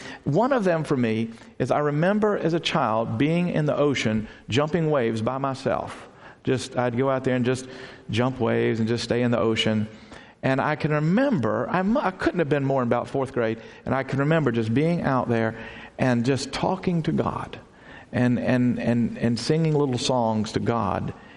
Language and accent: English; United States; Or wonder if it's just I grew up in America and I happen to be around Christians, so that's, otherwise I'd be a Muslim.